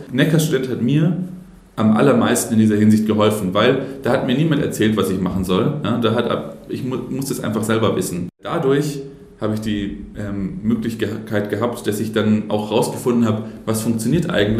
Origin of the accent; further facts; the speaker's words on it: Stuttgart, Baden-Württemberg, Germany; ich bin 27 Jahre alt, ich komme aus Stuttgart